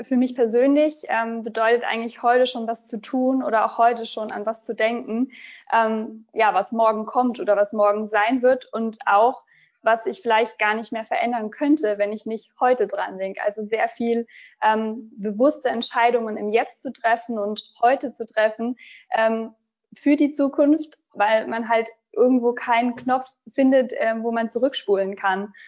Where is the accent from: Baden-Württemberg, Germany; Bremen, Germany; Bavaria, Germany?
Baden-Württemberg, Germany; now in Karlsruhe, Germany; Ich bin eigentlich komme ich aus der Nähe von Stuttgart, bin jetzt gerade aber in meiner Wahlheimat angekommen, in Karlsruhe.